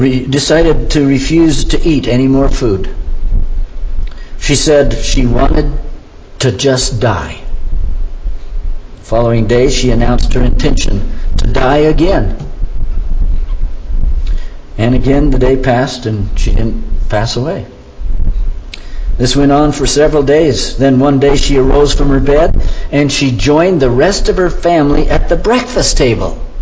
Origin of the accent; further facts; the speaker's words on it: Boulder, Colorado, United States; I grew up in Boulder. One time I was climbing the Flatirons